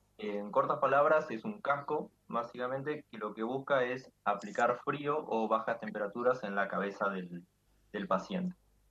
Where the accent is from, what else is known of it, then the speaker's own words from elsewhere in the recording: Junín, Buenos Aires Province, Argentina; también soy de Buenos Aires, de la ciudad de Junín